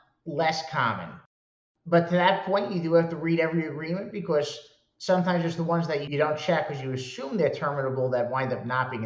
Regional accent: New York, United States; Originally, I'm from New York, and I worked for a guy who did some multifamily investing

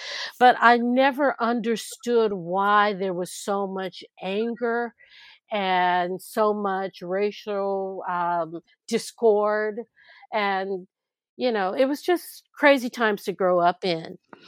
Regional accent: Oakland, California, United States; I grew up in North Oakland in California near the UC Berkeley campus

